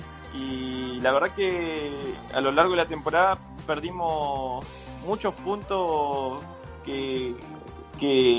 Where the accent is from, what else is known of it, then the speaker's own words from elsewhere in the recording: Buenos Aires, Argentina; now in Dundee, United Kingdom; si bien yo venía de Buenos Aires, obviamente, que es una ciudad enorme